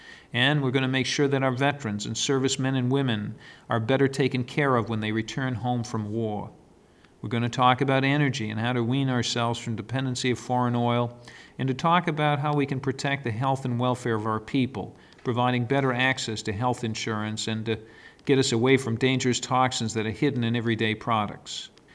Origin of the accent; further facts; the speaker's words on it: Bangor, Maine, United States; For 12 years, I represented my hometown of Bangor in the state Senate.